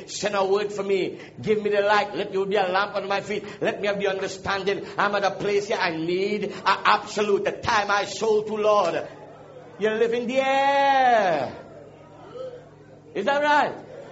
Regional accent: Trinidad & Tobago; I am my father's son. I am this here. I am from Trinidad. I live down here.

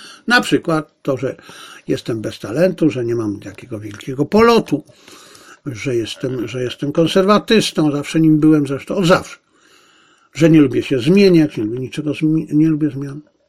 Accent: Zabrze, Silesian Voivodeship, Poland; born there; Ale Bóg mi dał to szczęście, że urodziłem się w ciekawym miejscu, w interesującej rodzinie, w Zabrzu.

